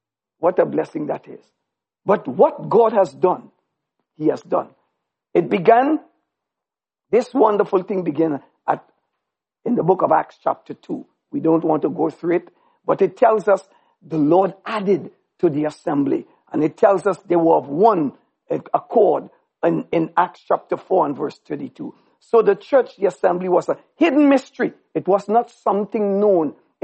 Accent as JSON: {"language": "English", "country": "Trinidad & Tobago", "tie": "born there", "said": "I was born in Trinidad."}